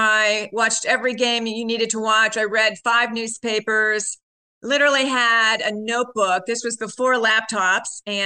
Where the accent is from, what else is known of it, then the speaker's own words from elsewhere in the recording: Ohio, United States; being that I wasn't from New York originally, I grew up in Ohio.